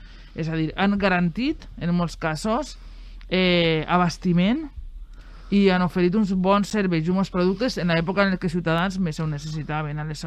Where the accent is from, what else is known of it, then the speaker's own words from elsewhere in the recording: Torrent, Valencian Community, Spain; com a clienta del comerç local del meu poble, que en el meu cas és Torrent